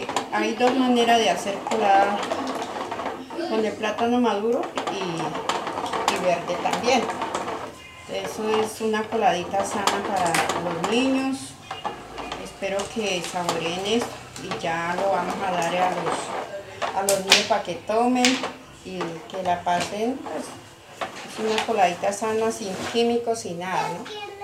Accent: Vaupés, Colombia; soy del Vaupés, soy etnia de Sana.

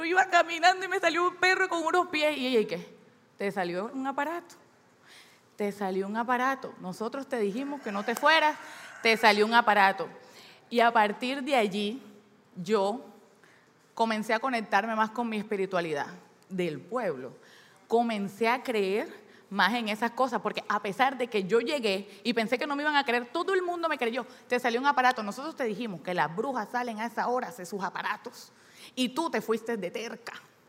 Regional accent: Barranquilla, Atlántico, Colombia; born there; Soy oriunda de San Basilio de Palenque porque mis abuelos nacieron aquí, mi mamá nació aquí. Yo nací en Barranquilla, pero soy palenquera, con otros papeles, pero soy palenquera.

